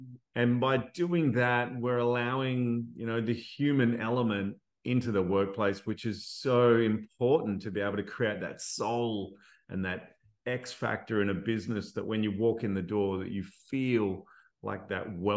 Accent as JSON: {"language": "English", "town": "Perth", "region": "Western Australia", "country": "Australia", "said": "I'm from Perth, Western Australia, maybe the most isolated city in the world"}